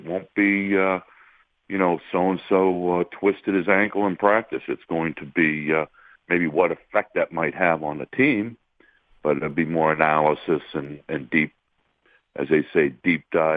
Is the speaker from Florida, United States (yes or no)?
no; Pennsylvania, United States; I grew up in Central Pennsylvania reading the Harrisburg Patriot News